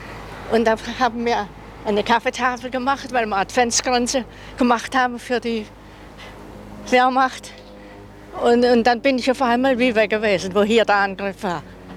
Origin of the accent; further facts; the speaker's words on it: Freiburg, Baden-Württemberg, Germany; Ja, also ich bin Freiburger, abgesehen davon.